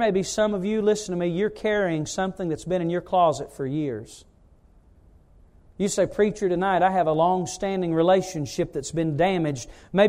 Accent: North Carolina, United States; I am from North Carolina, but I am smart too.

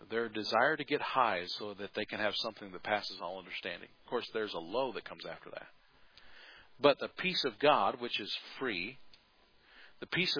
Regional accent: United States; I'm an American, man. I hate that idea.

